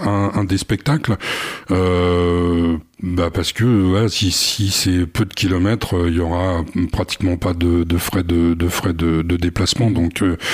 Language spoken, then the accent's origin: French; Paris, Île-de-France, France; moved away; moi je suis un citoyen du monde. moi à l'origine, je suis parisien.